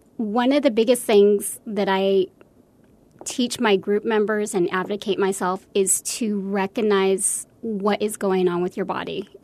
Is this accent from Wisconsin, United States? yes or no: no; El Paso, Texas, United States; I am from the El Paso area. And given that, I know that there is not anything like that here in the West Texas, Southern New Mexico area.